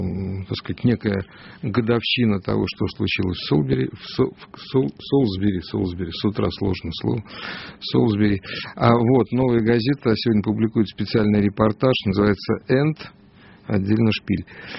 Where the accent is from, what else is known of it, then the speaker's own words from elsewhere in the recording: Russia; узнав, что я из России